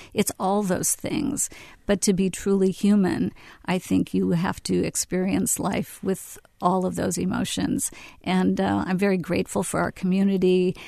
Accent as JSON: {"language": "English", "town": "Fresno", "region": "California", "country": "United States", "tie": "born or raised there"}